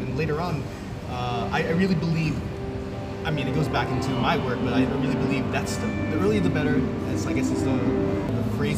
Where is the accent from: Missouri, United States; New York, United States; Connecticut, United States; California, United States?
Connecticut, United States; And I grew up in Connecticut, and then I would spend some time in the Bronx. I never went to Manhattan.